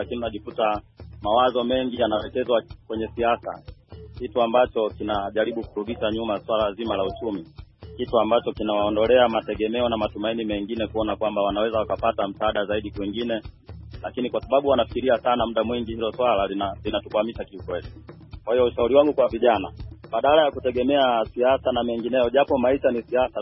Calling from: Nzega, Tabora, Tanzania; natokea Tabora, Tanzania, ila ya Nzega.

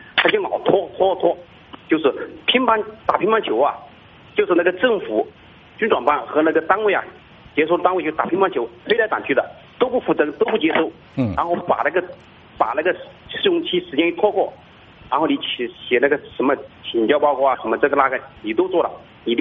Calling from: Hubei, China; 这个呢我是湖北的

